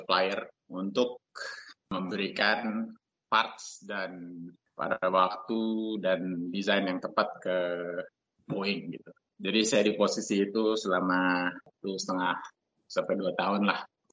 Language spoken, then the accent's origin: Indonesian; Jakarta, Indonesia; born there; Jakarta. Jakarta, Indonesia.